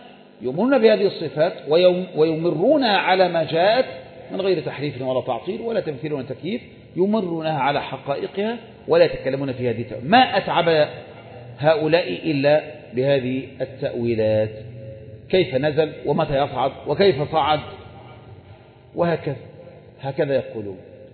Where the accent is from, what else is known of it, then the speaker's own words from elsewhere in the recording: Egypt; طيب إحنا عندنا في مصر ثلث الليل الأخير يبدأ من الساعة واحدة